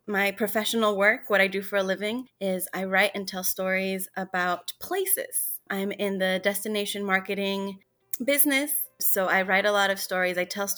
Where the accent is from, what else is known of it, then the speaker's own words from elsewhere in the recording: Nogales, Arizona, United States; first language Spanish; English is a second language; also born or lived in Tucson; I was born here in Tucson, actually, and I grew up in Nogales. There was a lot of pressure from my parents to stick to my roots. And I remember growing up, my first language is Spanish as well.